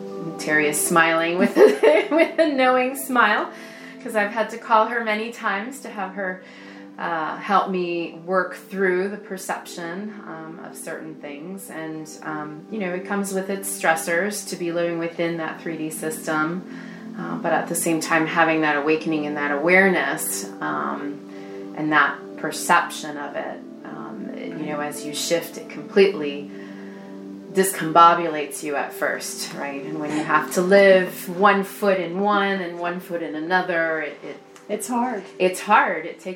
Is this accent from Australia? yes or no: no; Quebec, Canada; I'm originally from French Canada. I am just almost finished my 44th year on this planet in the 3D form.